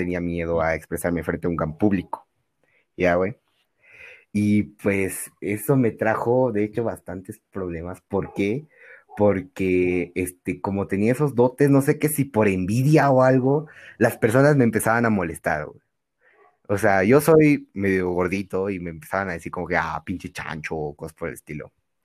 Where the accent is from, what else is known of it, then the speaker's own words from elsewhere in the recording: Cusco, Peru; soy de Perú, de Cusco, y sí tengo derechos, por si acaso. Soy de la ciudad de Cusco, exactamente del paradero de Santa Rosa.